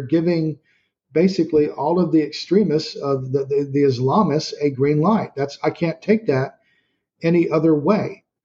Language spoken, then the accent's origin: English; United States; At this point, as an American, I'm America first.